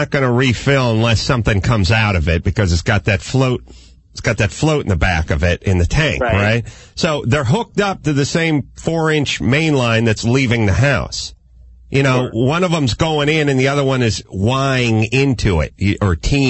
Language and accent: English; California, United States; maybe I'm from California, maybe I'm a little PC